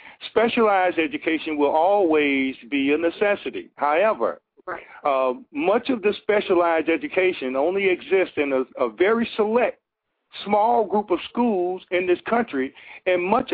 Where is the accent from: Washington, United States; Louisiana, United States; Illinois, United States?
Illinois, United States; Chicago; I'm not a fan of Barack Obama because I'm from Chicago, so I've known about Barack Obama for quite some time.